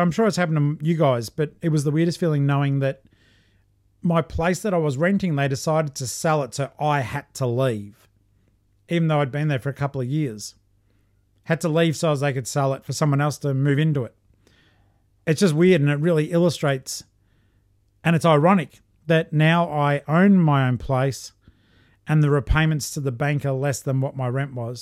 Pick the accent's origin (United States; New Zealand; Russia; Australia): Australia; accent: Australian; one of the things I like doing though is putting in as an Aussie an accent on it as possible.